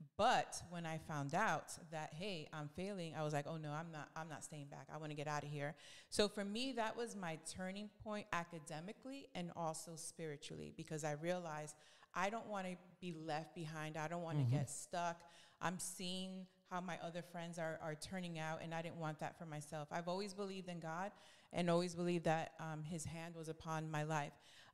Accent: New York, United States; moved away as an adult; So I'm a New Yorican.

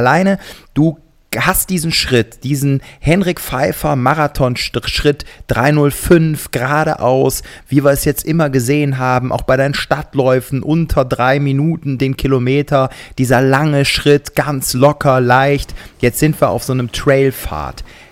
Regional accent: Gummersbach, North Rhine-Westphalia, Germany; wenn ich dann doch mal wieder in meine alte Heimat komme, ins Oberbergische, ne, bei Gummersbach

